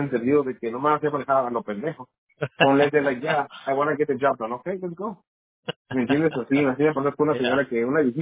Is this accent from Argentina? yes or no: no; Mexicali, Baja California, Mexico; El nombre de la ciudad donde nací.